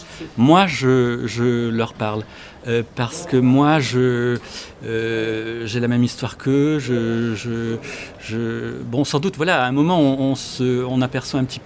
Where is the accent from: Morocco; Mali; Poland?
Morocco; born there; Moi, je suis né au Maroc. Je suis marié avec une jeune femme d'origine algérienne.